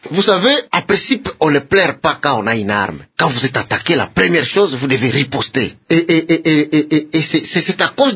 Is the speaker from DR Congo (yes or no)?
yes; Kivu, DR Congo; moi je suis élu de Goma, je suis de Kivu, je suis de Kivu.